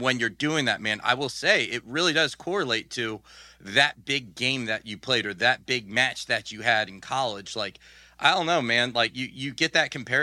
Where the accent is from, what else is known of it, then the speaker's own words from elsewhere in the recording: Washington, District of Columbia, United States; the good old-fashioned morning show that I grew up in Washington, D.C., man.